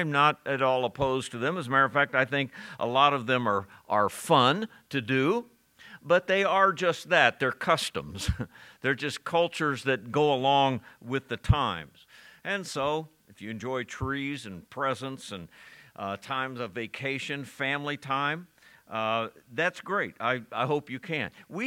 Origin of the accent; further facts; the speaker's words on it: Ohio, United States; I grew up in farmland in Ohio